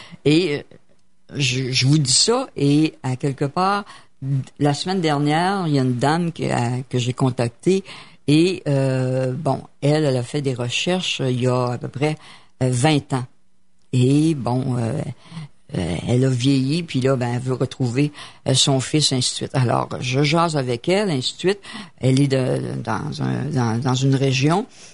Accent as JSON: {"language": "French", "town": "Quebec City", "region": "Quebec", "country": "Canada", "tie": "born there", "said": "Alors moi, exemple, je suis née à Québec et j'ai été adoptée à Québec."}